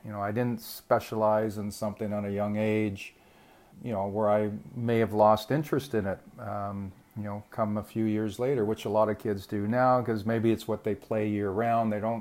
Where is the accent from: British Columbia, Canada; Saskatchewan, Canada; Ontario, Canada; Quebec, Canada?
Ontario, Canada; Georgetown; I am originally from Georgetown, Ontario, Canada, which is a small town just west of Toronto. And I grew up playing minor hockey, as most Canadians do.